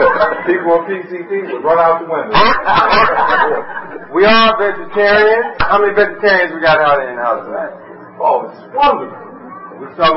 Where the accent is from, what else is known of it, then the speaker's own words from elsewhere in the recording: Oakland, California, United States; We're from Oakland, California. Oakland, we had big, huge, gigantic naturals.